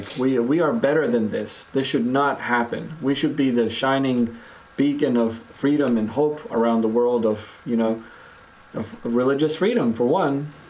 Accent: Finland; because I'm from Finland myself originally.

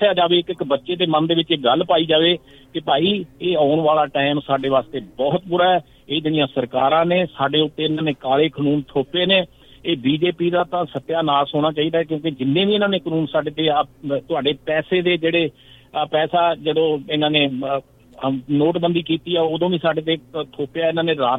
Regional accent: Punjab, India; ਉਸ ਧਰਤੀ ਨਾਲ ਸਾਡੇ ਸਾਂਝ ਹੈ, ਅਸੀਂ ਉੱਥੇ ਜੰਮੇ ਪਲੇ ਹਾਂ।

